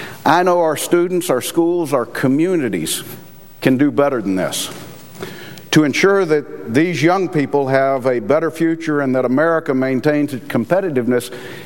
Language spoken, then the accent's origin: English; North Carolina, United States; Just last week, my home state of North Carolina released its most current data on our state's dropout crisis.